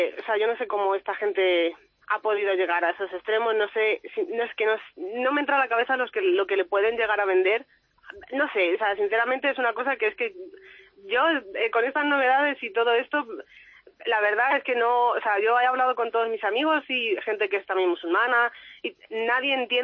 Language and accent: Spanish; Madrid, Community of Madrid, Spain; mi madre es española y mi padre es egipcio, sí. Ajá. He nacido aquí, bueno, soy de Madrid, he nacido en Madrid y trabajo aquí, vivo aquí, vamos, que he hecho aquí mi vida, vamos.